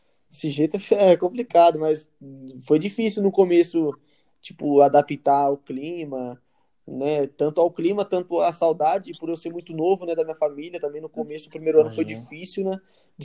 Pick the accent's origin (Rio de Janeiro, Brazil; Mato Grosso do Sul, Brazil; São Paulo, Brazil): São Paulo, Brazil; Limeira; eu sou de Limeira, São Paulo.